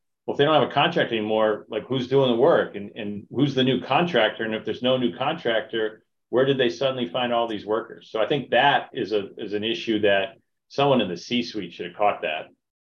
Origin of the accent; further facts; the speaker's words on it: Michigan, United States; also born or lived in Wisconsin; I grew up in Western Michigan and Wisconsin, and I hate Ohio State.